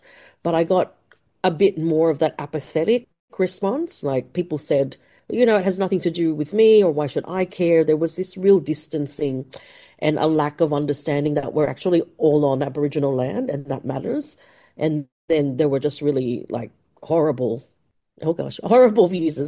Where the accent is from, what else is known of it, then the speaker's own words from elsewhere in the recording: Philippines; first language Ilocano; English is a second language; So I speak Ilocano as well, which is my mother language. It's a language from the Philippines.